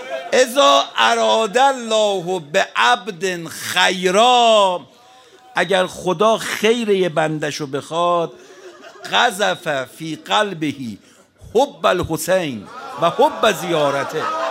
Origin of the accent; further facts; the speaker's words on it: Iran; ما ارمنی بودیم اما عباسو که میشناختیم، خب ما ایرانیم دیگه